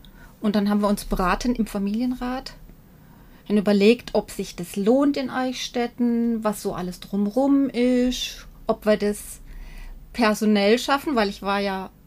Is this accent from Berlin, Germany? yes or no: no; Munich, Bavaria, Germany; Also meine Ausbildung habe ich gemacht in München. Ich bin in München aufgewachsen.